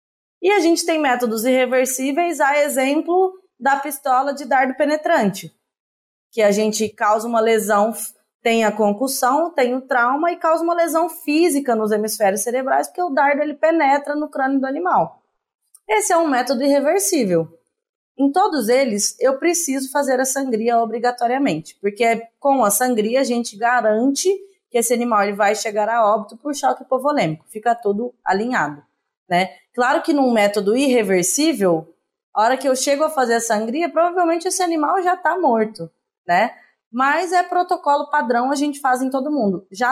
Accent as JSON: {"language": "Portuguese", "region": "Minas Gerais", "country": "Brazil", "tie": "born or raised there", "said": "Eu sou do interior de Minas Gerais, entendeu? Eu cresci, né, com essa experiência de churrasco de fim de ano"}